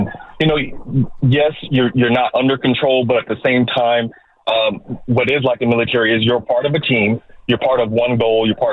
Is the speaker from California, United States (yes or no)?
yes; San Francisco, California, United States; I'm from San Francisco, but I have a small coffee shop in a winery in Rodeo, California.